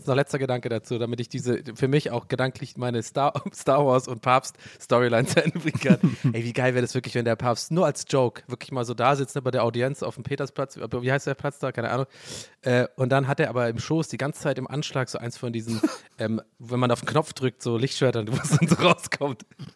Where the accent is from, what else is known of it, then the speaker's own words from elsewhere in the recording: Ireland; German is a second language; als Ire liegt es mir auch, glaube ich, einfach in den Genen, dass wir uns darüber lustig machen müssen